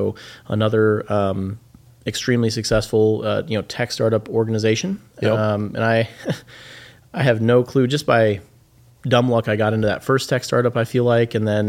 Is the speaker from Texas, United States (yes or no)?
no; Rochester, Minnesota, United States; also born or lived in Oklahoma, United States; Yeah, I grew up in Rochester here, graduated from John Marshall class of 01 and, or 2000.